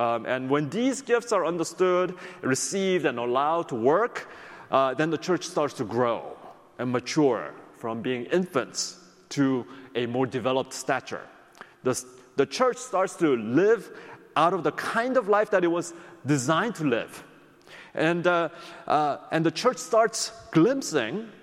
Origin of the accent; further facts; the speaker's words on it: Philadelphia, Pennsylvania, United States; In my hometown of Philadelphia, you walk down the street and there's a church building on every corner.